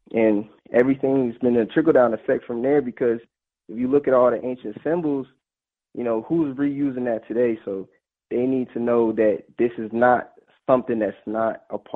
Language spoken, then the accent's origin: English; New Jersey, United States; I'm actually born and raised in New Jersey.